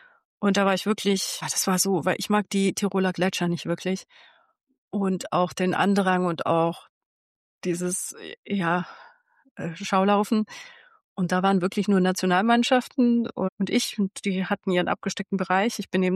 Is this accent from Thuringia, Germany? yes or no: no; Bavaria, Germany; in meiner Heimat im Allgäu